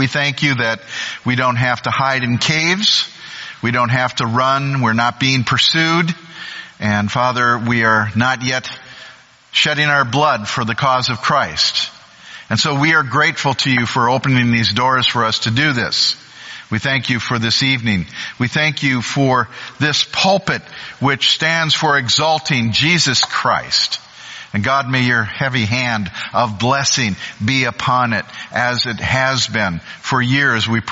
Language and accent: English; St. Paul, Minnesota, United States; I really hate being said I'm from Minneapolis, because St. Paul is the capital of the state. Let's just keep this straight. It's St. Paul.